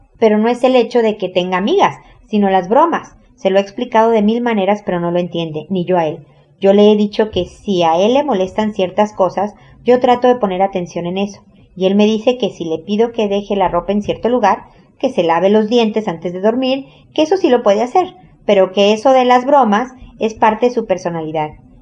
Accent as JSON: {"language": "Spanish", "country": "Mexico", "moved": "yes", "lives_now": "United States", "said": "Nosotros nos fuimos a vivir a Estados Unidos hace tiempo por el trabajo de mi esposo. Y en México, de donde yo soy"}